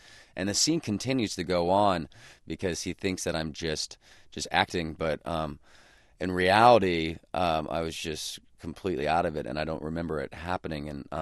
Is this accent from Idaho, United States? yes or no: yes; Idaho, United States; throughout my entire life growing up in Idaho, we would go to his congregation every week, and he would preach.